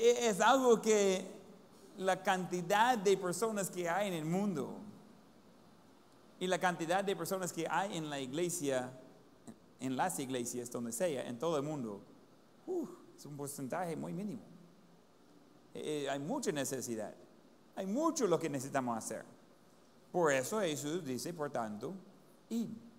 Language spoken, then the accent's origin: Spanish; Ohio, United States; Spanish is a second language; now in Cojutepeque, El Salvador; Yo no soy de Cojutepeque, originalmente. Soy de Ohio.